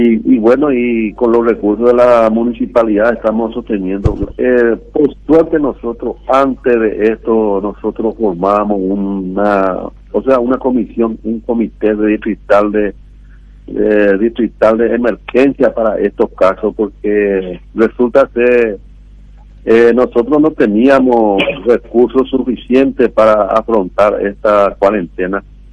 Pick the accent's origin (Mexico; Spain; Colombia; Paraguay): Paraguay; como paraguayo, que estamos bien.